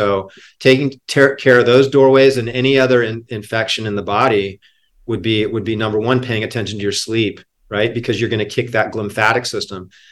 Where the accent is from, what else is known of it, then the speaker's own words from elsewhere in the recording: Hawaii, United States; I grew up in Hawaii.